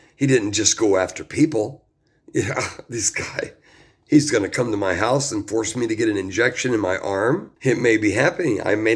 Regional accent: United States; We are the American people. We the people. That's who we are.

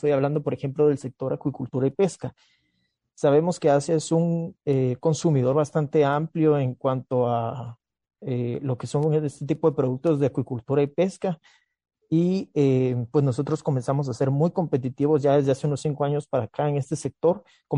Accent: Guatemala

